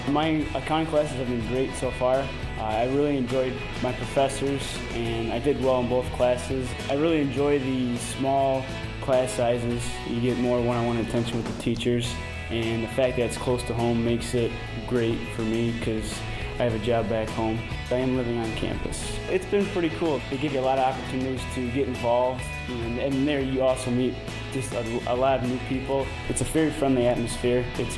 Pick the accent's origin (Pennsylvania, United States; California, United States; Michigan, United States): Michigan, United States; Ubly; from Ubley, and I'm an accounting major at SVSU.